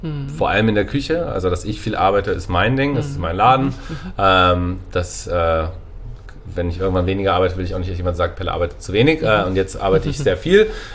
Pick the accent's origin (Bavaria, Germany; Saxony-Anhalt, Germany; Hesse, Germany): Hesse, Germany; Grifte; Also ich bin hier aufgewachsen in Grifte, das ist ein Dorf, so 20 Minuten von hier. Und dann bin ich zum Abi nach Kassel gezogen